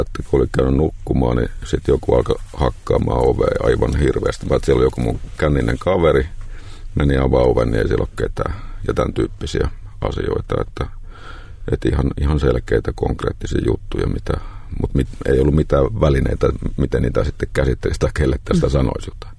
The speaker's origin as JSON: {"language": "Finnish", "town": "Sipoo", "region": "Uusimaa", "country": "Finland", "tie": "born or raised there", "said": "Mä oon kotoisin, voisin sanoa Sipoosta, ollaan asuttu eri paikoissa, mutta Sipoossa kasvoin sen lapsuuden ja nuoruuden, ja elämässä oli paljon sellaista onnellisuutta, tyypillistä, omakotitalo, perhe, tällaiset."}